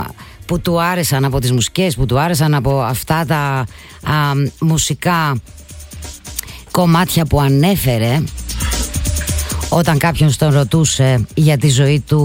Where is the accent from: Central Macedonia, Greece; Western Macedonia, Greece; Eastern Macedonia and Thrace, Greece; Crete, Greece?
Central Macedonia, Greece; Thessaloniki; γιατί είμαι και εγώ από την Ελλάδα. Και από τη Σαλονίκη.